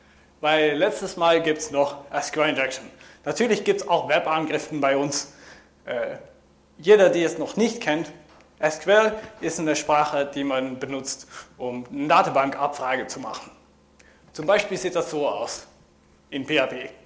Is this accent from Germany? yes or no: no; Netherlands; German is a second language; Und ich muss mich für mein Deutsch entschuldigen, weil ich bin Niederländer, wie gesagt.